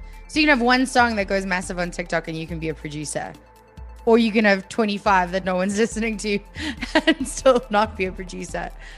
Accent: Vosloorus, Gauteng, South Africa; also born or lived in Brakpan; growing up on the East Rand, I've grown up between Vosloorus and Brakpan suburbs and not suburbs.

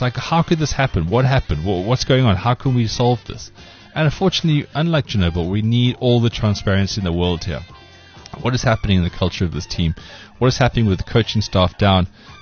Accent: South Africa; I think it's just a great reflection of who we are as South African people.

